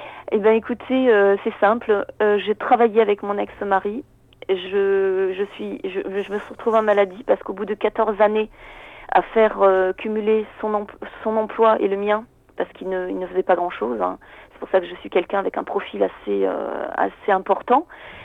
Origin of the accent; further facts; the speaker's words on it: Strasbourg, Grand Est, France; Strasbourg est ma ville natale, hein, c'est une ville où j'y ai passé les 30 dernières années, et en fait, si vous voulez, je suis aujourd'hui dans le sud